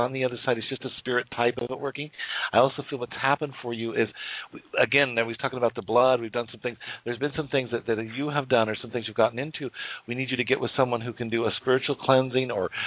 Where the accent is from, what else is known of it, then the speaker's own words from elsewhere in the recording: United States; Now, and I am Native American.